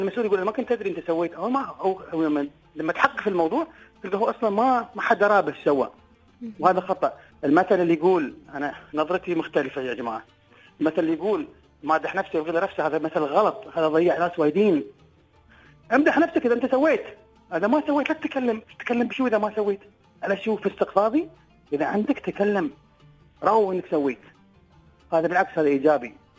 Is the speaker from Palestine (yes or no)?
no; United Arab Emirates; أنا أفتخر إماراتي